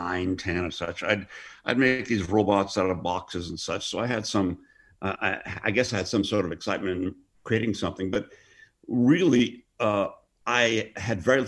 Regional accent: Hereford, West Midlands, United Kingdom; born there; and then I was born in Hereford, England.

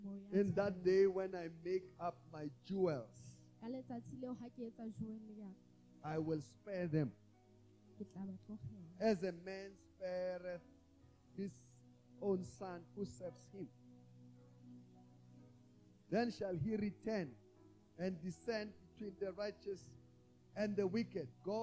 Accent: Pretoria, Gauteng, South Africa; I come from Pretoria.

